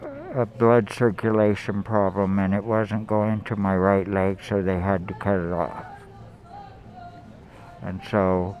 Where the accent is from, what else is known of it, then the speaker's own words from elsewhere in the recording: Lafayette, United States; Well, I grew up in Lafayette.